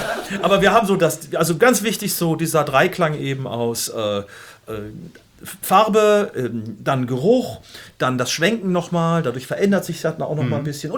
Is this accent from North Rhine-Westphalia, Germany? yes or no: yes; Gütersloh, North Rhine-Westphalia, Germany; Gibt auch welche, die sagen so aus Gütersloh, sage ich mal aus meiner Heimat, die würden sagen, oh, der ölt aber gut.